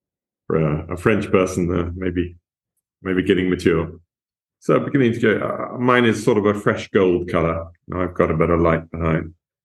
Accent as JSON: {"language": "English", "region": "England", "country": "United Kingdom", "said": "It is because I'm English, absolutely."}